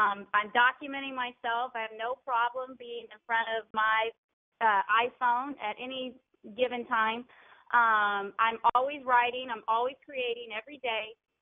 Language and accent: English; Houston, Texas, United States; I'm from Houston, Texas.